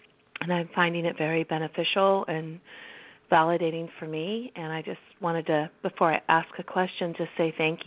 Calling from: California, United States; I'm calling from California this morning.

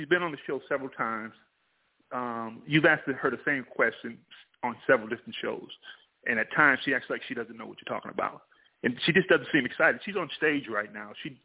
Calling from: Houston, Texas, United States; out of Houston, Texas.

